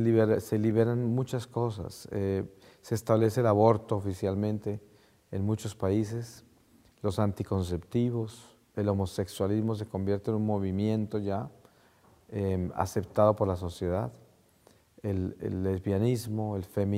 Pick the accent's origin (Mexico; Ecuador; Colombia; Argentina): Colombia; nací en Colombia, en un pueblo pequeño en las montañas de los Andes. Nací en una familia católica y crecí con todas las enseñanzas de la Iglesia Católica, las tradiciones de la Iglesia Católica.